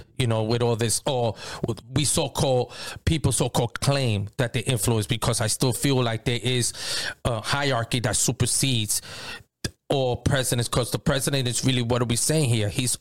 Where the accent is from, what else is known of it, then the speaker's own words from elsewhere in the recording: New York City, New York, United States; Well, I grew up, I was born and raised in the Bronx. So I'm a Bronx guy.